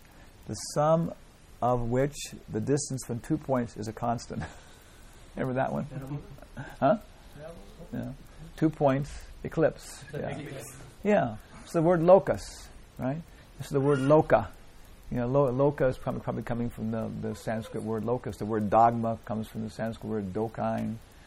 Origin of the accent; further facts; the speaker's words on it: Guam; born there; I was born on Guam. Guam is also a part of the United States of America.